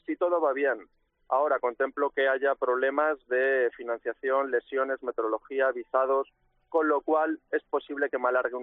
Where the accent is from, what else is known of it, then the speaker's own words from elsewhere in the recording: Málaga, Andalusia, Spain; now in Madrid, Spain; Soy malagueño, sí